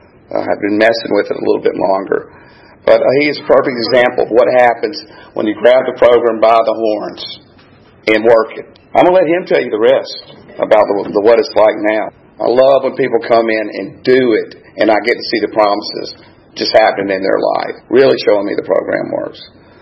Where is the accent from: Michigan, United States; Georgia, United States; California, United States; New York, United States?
Georgia, United States; Gainesville; I'm an alcoholic from Gainesville, Georgia.